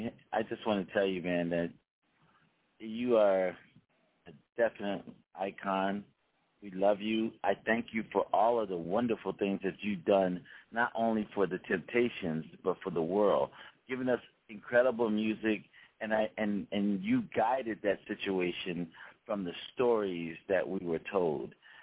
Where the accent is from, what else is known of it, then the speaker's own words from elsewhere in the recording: Philadelphia, Pennsylvania, United States; now in Palm Springs, United States; Yeah, well, I'm from Philly, but I live in Palm Springs.